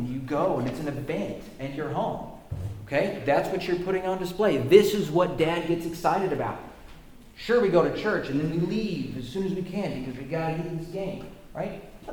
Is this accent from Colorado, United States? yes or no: yes; Denver, Colorado, United States; Now, I grew up in Denver, and I grew up loving the Denver Broncos, like with a passion that you wouldn't believe.